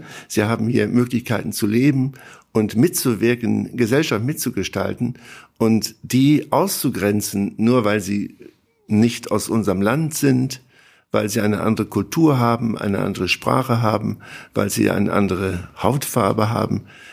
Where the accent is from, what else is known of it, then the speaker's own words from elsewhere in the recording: Germany; Ich bin auch in der Bundesrepublik Deutschland groß geworden. Ich bin also sozusagen auch ein Nachkriegskind.